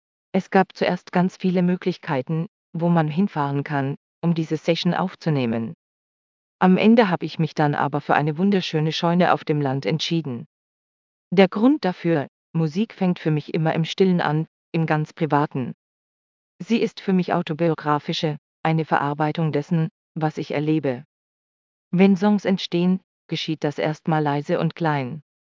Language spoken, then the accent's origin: German; Ravensburg, Baden-Württemberg, Germany; Ich liebe meine Heimatstadt. Ich bin da aufgewachsen, hab seit ich denken kann in derselben Straße gewohnt, hab da meine Familie, meine Freunde.